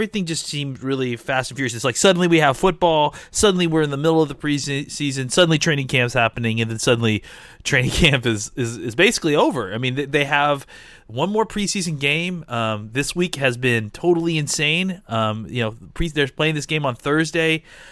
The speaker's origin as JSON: {"language": "English", "region": "Texas", "country": "United States", "said": "Obviously, again, as a Texan, I feel for you"}